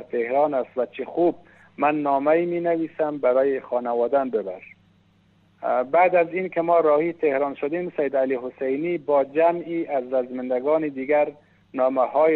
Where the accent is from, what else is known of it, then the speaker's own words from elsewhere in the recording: Afghanistan; now in Varamin, Iran; وقتی که فهمید من افغانستانی هستم و با هم آشنا شدیم